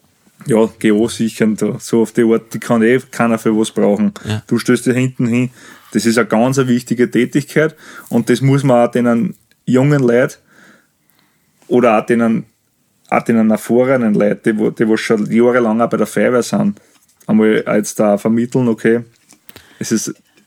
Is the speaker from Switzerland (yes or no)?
no; Lower Austria, Austria; jetzt ich als Niederösterreicher gesprochen